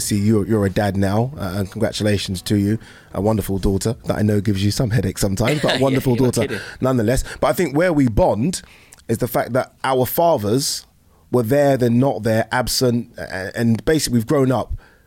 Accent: Brighton, South East England, United Kingdom; also born or lived in Nigeria; So that's why I was born in Nigeria. And then she had me in Nigeria, came back, chased my dad again, and basically couldn't look after me and my big sister. So we were then put into foster care in Brighton.

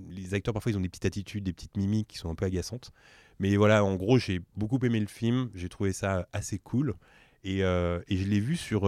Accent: Drancy, Île-de-France, France; avec Mehdi on vient de Drancy

